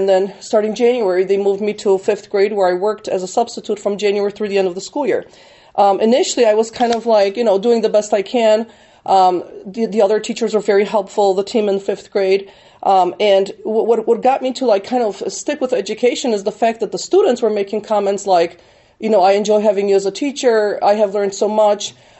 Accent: Poland; English is a second language; moved away; Originally, I'm from Poland, and you know, English is my second language

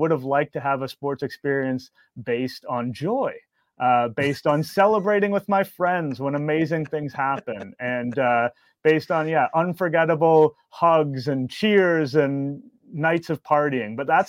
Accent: Toronto, Ontario, Canada; So I was born and raised in Toronto. I've spent the vast majority of my life living here. I also come from an English family.

